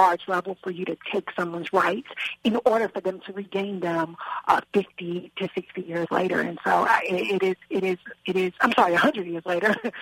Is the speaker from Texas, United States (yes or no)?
yes; Texas, United States; And as a Texan, I'm overjoyed. I would love to see everybody celebrate this Texas holiday.